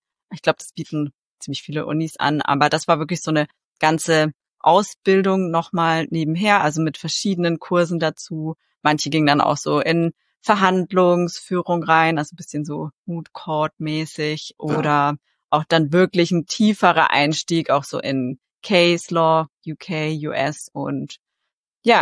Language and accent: German; Bayreuth, Bavaria, Germany; ich habe an der Uni Bayreuth, das ist auch meine Heimatstadt, da habe ich Jura studiert